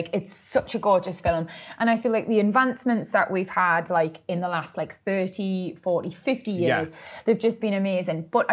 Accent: North East England, United Kingdom; God, no, babe. I'm a Geordie, I'm not like...

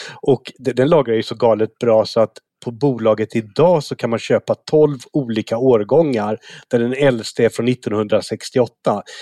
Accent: Västerbotten County, Sweden; moved away; Jag är utflugen västerbottning

